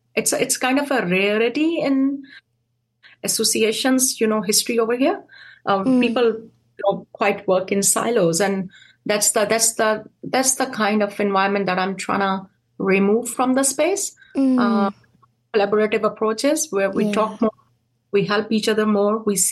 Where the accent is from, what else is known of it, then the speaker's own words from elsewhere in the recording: Pakistan; now in New Zealand; I feel like we have got a great history over here as Pakistani community.